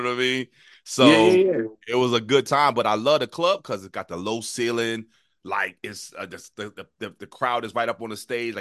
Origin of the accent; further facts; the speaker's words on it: New Jersey, United States; He was like, you ain't from New York. I was like, I'm from Jersey.